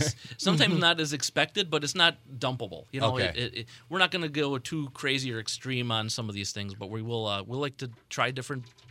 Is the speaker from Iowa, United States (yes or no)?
no; Berwyn, Illinois, United States; So I was saving my money to attend Siebel when a little brewery in my hometown of Berwyn, Illinois, had the first brew pub in the suburbs of Chicago.